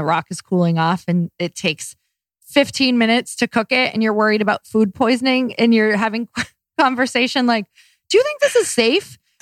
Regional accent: Midwest, United States; I'm from the Midwest. Like, you can do it.

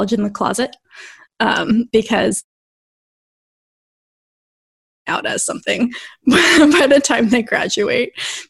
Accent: Gettysburg, Pennsylvania, United States; Well, I'm from Gettysburg, Pennsylvania, originally. Grew up there, homeschooled, Christian conservative household, oldest of six kids.

